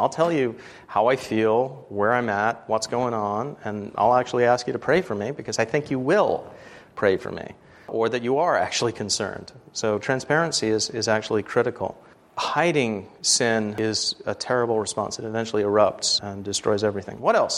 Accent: United States; So we, as Americans, are very happy, unfortunately, especially as American Christians, to put up the facade town and then live that way.

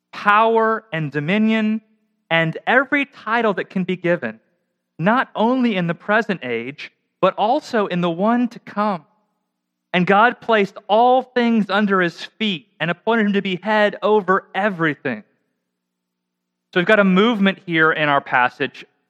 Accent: United States; I've got to confess, as an American, the whole British monarchy thing, I never quite get it.

